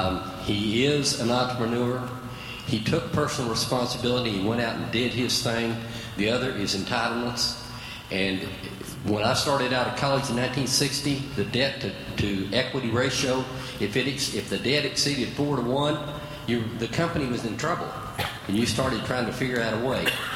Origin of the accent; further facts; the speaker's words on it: Texas, United States; accent: Texan; Now, I tried never to say Texas, but my accent gave me away.